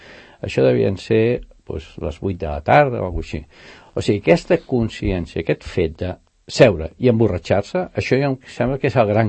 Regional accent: El Masnou, Catalonia, Spain; jo recordo, jo soc fill de Masnou

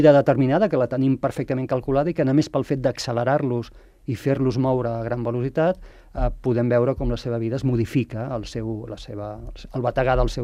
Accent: Tarragona, Catalonia, Spain; born there; now in Sant Cugat del Vallès, Spain; jo sóc nascut a Tarragona, però vaig venir a viure a Sant Cugat fa 26 anys

